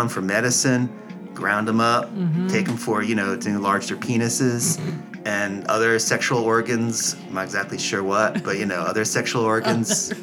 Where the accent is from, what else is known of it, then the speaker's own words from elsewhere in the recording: New Jersey, United States; I remember as a kid growing up in Barnegat Bay, we didn't find a lot of seahorses.